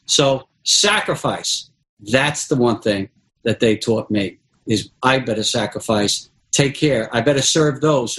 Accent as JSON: {"language": "English", "region": "New York", "country": "United States", "said": "But most certainly, I'm from New York, so, you know, the hardest hit was New York"}